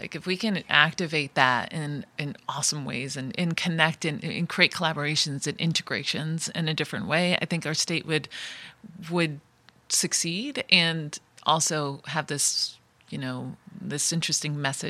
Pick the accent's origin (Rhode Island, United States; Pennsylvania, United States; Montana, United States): Rhode Island, United States; I'm from Rhode Island. I'm first generation. My parents are from Italy